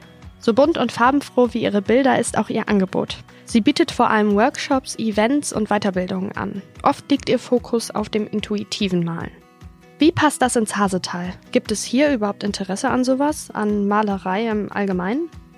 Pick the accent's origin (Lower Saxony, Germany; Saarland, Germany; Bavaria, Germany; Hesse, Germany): Lower Saxony, Germany; Haselünne; born there; also born or lived in Dortmund; Ich bin 26 Jahre alt und Regionalmanagerin beim Zweckverband Erholungsgebiet Hasetal. Ich bin in Haselünne geboren, war dann für meine Ausbildung in Dortmund und bin jetzt wieder zurückgekommen.